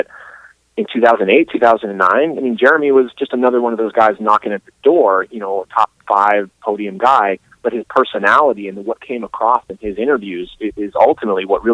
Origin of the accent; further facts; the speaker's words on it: New England, United States; I was kind of sheltered from that to some extent growing up in New England.